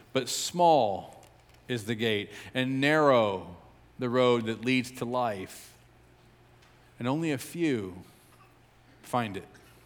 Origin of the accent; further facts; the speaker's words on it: St. Louis, Missouri, United States; I grew up in our culture. I grew up in St. Louis. I grew up watching TV, listening to the radio, going to high school, going to college.